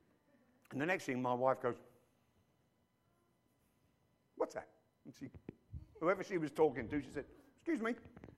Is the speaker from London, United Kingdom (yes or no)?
yes; London, United Kingdom; born there; I was born in London.